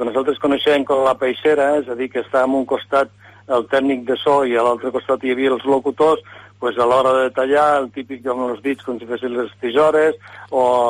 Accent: Bérchules, Andalusia, Spain; born there; Bé, jo vaig néixer a l'Alpujarra Granadina

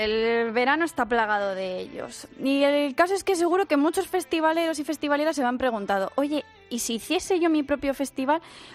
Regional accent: San Lorenzo del Escorial, Community of Madrid, Spain; Mañana viene a San Lorenzo del Escorial, a mi pueblo.

